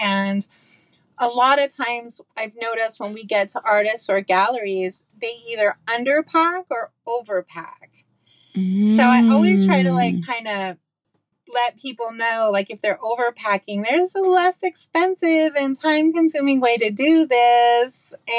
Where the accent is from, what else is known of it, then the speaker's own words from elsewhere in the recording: Montana, United States; moved away as an adult; also born or lived in Southern California; I was born and raised in Montana. And then I moved to Southern California after I graduated high school.